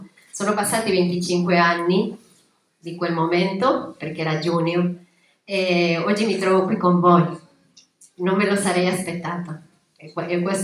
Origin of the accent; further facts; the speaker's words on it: Ecuador; now in Italy; al mio paese, che è Bianca, dove sta Bianca? Non ti ricordi qual è il mio paese, Bianca? L'Ecuador. Ero in Ecuador, all'altro lato del mondo